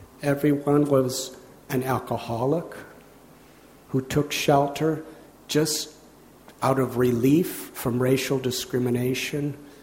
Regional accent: Highland Park, Illinois, United States; also born or lived in Chicago; I was born in Chicago and grew up in a suburb of Chicago, Highland Park. And that was in 1950 when I was born.

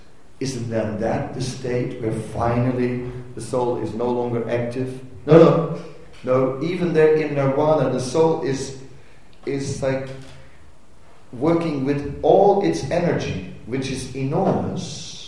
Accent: Netherlands; I'm from Holland, you know. We don't work for nothing.

